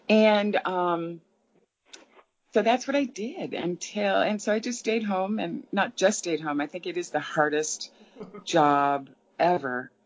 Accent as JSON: {"language": "English", "region": "Massachusetts", "country": "United States", "said": "we had moved up to Connecticut, because I'm from Massachusetts, and I kept going north from New York, trying to, get more and more New England."}